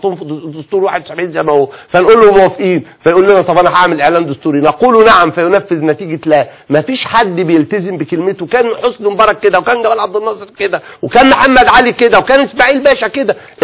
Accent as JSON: {"language": "Arabic", "country": "Egypt", "said": "أنا عايز أتكلم باعتباري مصري"}